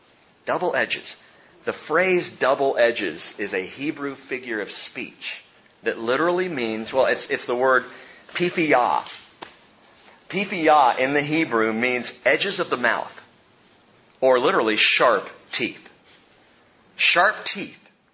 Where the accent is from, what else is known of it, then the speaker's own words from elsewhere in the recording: California, United States; I'm from California. Nothing grows fast.